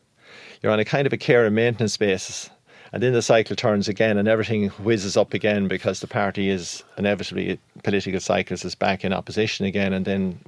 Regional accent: Connacht, Ireland; I'm from Leitrim

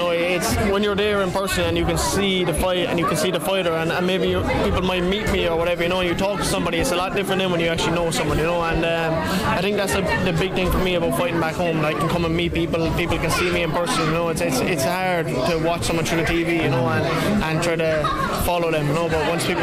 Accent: Cobh, Munster, Ireland; Like, we're here in Cork, you know, I'm from Cove, it's a small town, you know.

